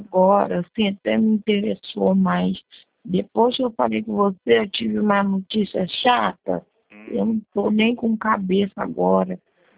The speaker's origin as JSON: {"language": "Portuguese", "region": "Rio de Janeiro", "country": "Brazil", "said": "eu sou aqui de Cosmos."}